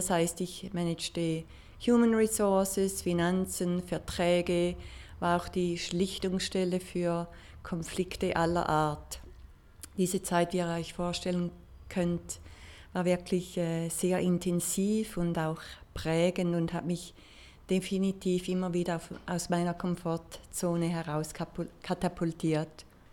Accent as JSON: {"language": "German", "region": "Appenzell", "country": "Switzerland", "tie": "born or raised there", "said": "dass ich in einem Dorf, in einem kleinen Dörfchen im Appenzellerland aufwuchs und ich den größten Teil meiner Kindheit draußen im Wald und auf der Wiese verbrachte."}